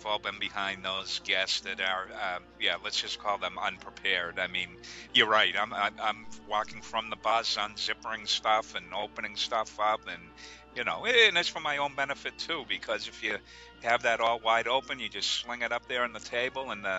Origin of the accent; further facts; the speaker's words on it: Massachusetts, United States; even though I'm from Massachusetts, born and bred, you know, Orlando's my second home because of Disney World.